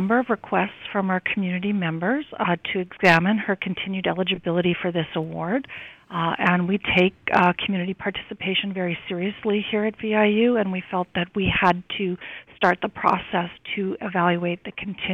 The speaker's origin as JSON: {"language": "English", "town": "Saskatoon", "region": "Saskatchewan", "country": "Canada", "tie": "born there", "said": "I'm not from here. I was born in Saskatoon, and my family comes from my dad's side, first from the Red River Valley, and then from a small town outside of Batoche."}